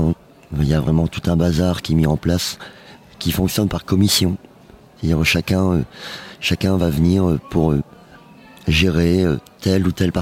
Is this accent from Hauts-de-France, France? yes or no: yes; Lille, Hauts-de-France, France; Exactement, on vient de Lille.